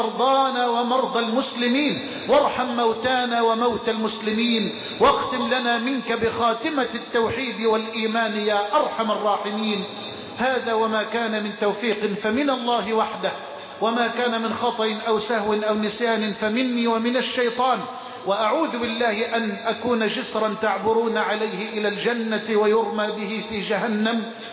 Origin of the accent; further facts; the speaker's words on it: Egypt; واحفظ بلدنا مصر